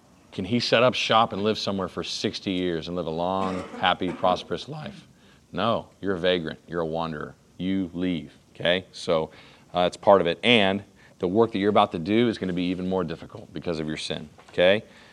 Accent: Texas, United States; And that church is literally 2 hours from my hometown. In deep East Texas.

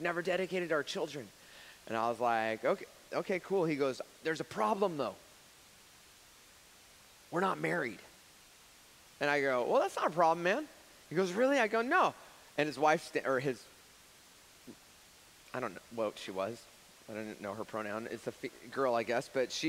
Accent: Fresno, California, United States; they're like, so where are you from? I'm like, oh, I'm from Fresno.

